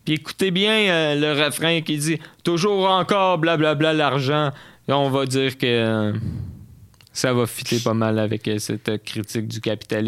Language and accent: French; Ontario, Canada; Non, ouais, je suis né en Ontario. Je suis franco-ontarien.